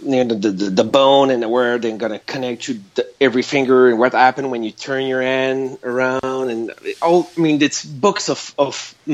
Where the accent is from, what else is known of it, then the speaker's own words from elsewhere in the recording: Montreal, Quebec, Canada; And I'm French-Canadian. I'm from Montreal, so I could have either choose the American market or the European market.